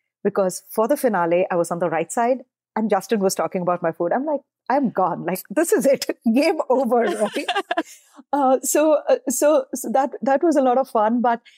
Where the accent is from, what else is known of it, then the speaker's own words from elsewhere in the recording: India; moved away; I think a lot of it I do attribute to growing up in India.